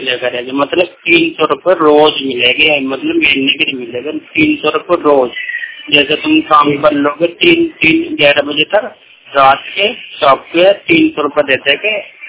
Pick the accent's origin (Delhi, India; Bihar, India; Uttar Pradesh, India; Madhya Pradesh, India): Uttar Pradesh, India; Meerut; मैं मेरठ का रहने वाला हूँ।